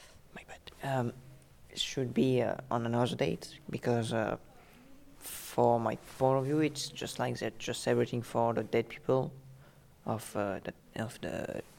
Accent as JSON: {"language": "English", "country": "Australia", "said": "So I think that the Invasion Day, that's how we call it as Aboriginal Australian people, this should happen on the 26th"}